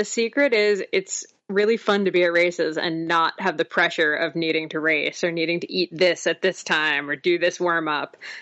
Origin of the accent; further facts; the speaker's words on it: New Jersey, United States; accent: New Jersey; now in Ontario, Canada; So I'm a Jersey girl. I grew up in New Jersey. I'm hoping to lose the accent at some point now that I live in Ontario, but it doesn't seem to be happening anytime soon.